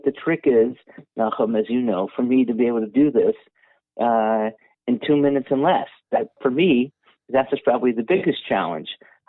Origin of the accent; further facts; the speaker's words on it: Netherlands; but I grew up in Holland